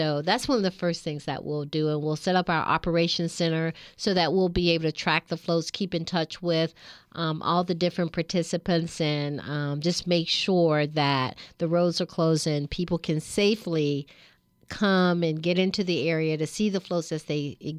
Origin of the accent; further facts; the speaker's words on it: Georgia, United States; now in California, United States; Well, I grew up in Georgia, as a matter of fact. I'm from the East Coast, and I've been in California now about 8 years.